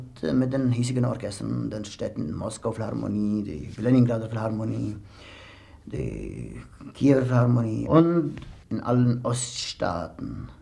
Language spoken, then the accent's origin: German; Jerusalem, Jerusalem District, Israel; born there; German is a second language; moved away as an adult; also born or lived in Switzerland / Paris; Ja, ich bin in Jerusalem geboren. Ich habe dort studiert am Konservatorium und in 1945 nach der Schweiz gefahren